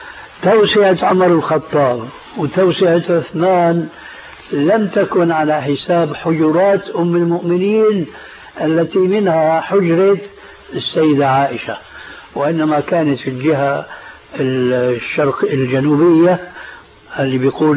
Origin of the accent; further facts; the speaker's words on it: Syria; عندنا في الشام